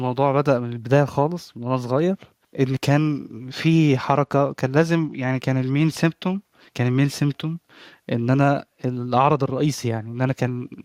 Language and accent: Arabic; Egypt; لا لا، من مصر، أنا من مصر في الأصل